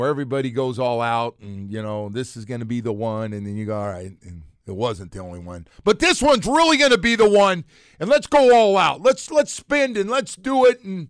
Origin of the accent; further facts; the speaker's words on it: California, United States; still my home state that I had when I was growing up.